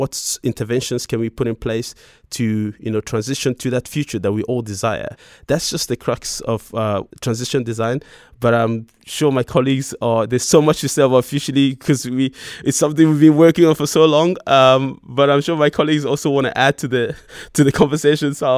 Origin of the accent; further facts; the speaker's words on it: Nigeria; I grew up in Nigeria, a country that happens to be, you know, rich with natural resources, but the distribution of those resources hasn't always been fair.